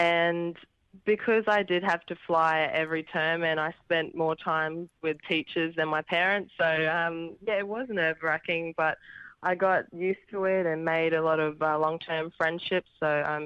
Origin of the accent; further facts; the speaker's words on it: Darwin, Northern Territory, Australia; So I grew up in Darwin, in the Northern Territory, for 15 years, and I went to primary school and high school in Darwin, and my family and I, we would come down to Queensland